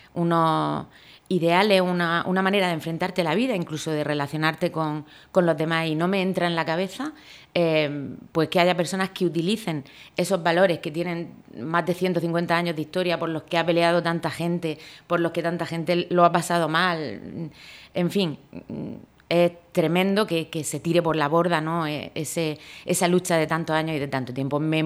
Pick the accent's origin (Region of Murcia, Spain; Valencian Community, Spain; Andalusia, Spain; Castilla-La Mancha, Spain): Region of Murcia, Spain; Lorca; encabezar una candidatura en mi pueblo, lo que más quiero del mundo, que es Lorca